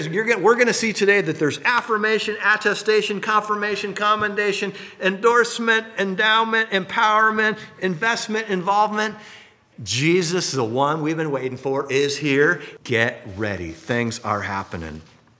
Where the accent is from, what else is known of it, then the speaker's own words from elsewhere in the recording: Washington, United States; I grew up near Seattle, and so I enjoy rooting for my home team.